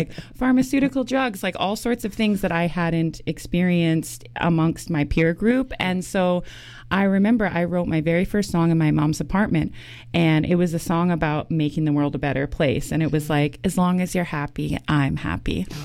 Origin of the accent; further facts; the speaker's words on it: Nelson, British Columbia, Canada; also born or lived in Boston; So I was born in Boston and then I w moved to BC to Nelson, BC